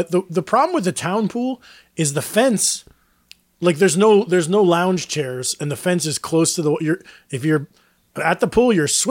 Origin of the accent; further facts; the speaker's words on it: Palenville, New York, United States; Palinville, like in my hometown area?